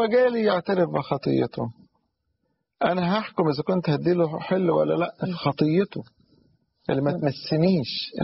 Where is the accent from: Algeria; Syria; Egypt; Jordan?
Egypt; Cairo, Cairo Governorate; أو عندنا في القاهرة يبقى الباب